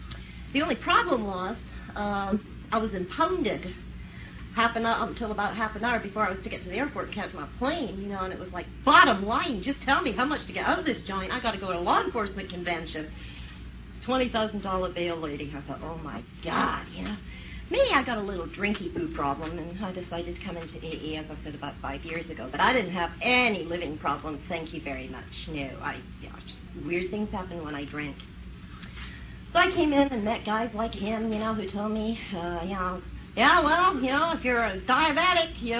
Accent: Scotland, United Kingdom

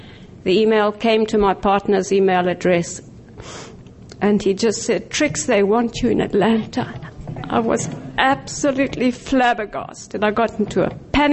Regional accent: South Africa; I'm from Durist in South Africa.

